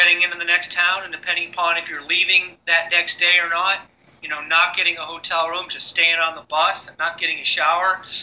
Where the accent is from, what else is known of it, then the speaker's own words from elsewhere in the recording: Buffalo, New York, United States; I'm actually from the Buffalo, New York area, and some of my early exposure to hard rock was through Chum FM, which came out of Toronto